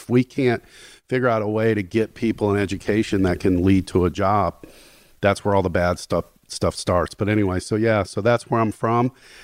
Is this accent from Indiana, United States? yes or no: yes; Gary, Indiana, United States; I think growing up in Gary and witnessing a town just decay, a town just go from something that was blue collar, but a great place to grow up, to a town now that people literally drive through. Whenever I say I'm from Gary, people look at me like, really?